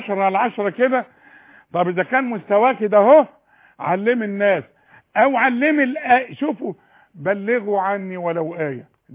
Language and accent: Arabic; Cairo, Cairo Governorate, Egypt; born there; خدي بالك انا امي من الشرقية وابويا من الشرقية، بس انا اتولدت بقى في سيدنا الحسين